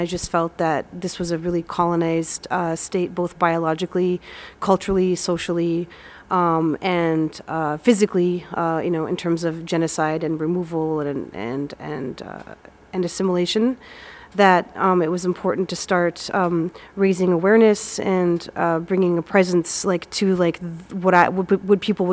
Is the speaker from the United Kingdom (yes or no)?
no; Winnipeg, Manitoba, Canada; now in Iowa, United States; And I'm Plains Cree Salto from the George Gordon First Nation, and I grew up in Winnipeg, Manitoba, Canada, and I've been living in Iowa for 12 years now.